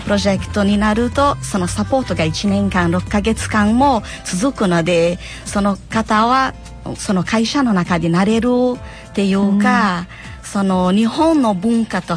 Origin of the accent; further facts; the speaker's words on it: Brazil; Japanese is a second language; now in Japan; 私はもともと外国人で、ブラジル出身です。